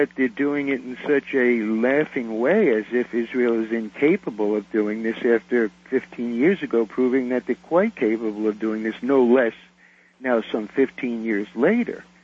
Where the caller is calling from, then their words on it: Alberta, Canada; I'm calling from Alberta.